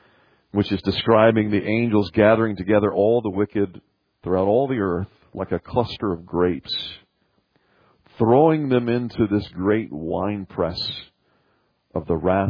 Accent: Southern United States, United States; As a Southerner, I'm not a big fan.

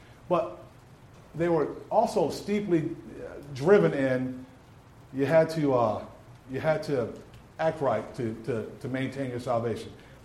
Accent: El Paso, Texas, United States; born there; I was born in El Paso, Texas, on December 8th, 1969.

